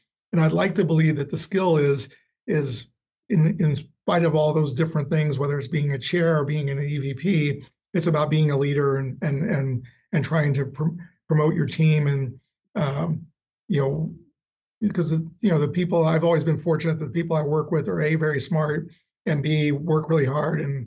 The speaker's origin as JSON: {"language": "English", "town": "El Paso", "region": "Texas", "country": "United States", "tie": "born or raised there", "said": "I grew up mainly in El Paso, Texas. My father was Army, but that's where we grew up."}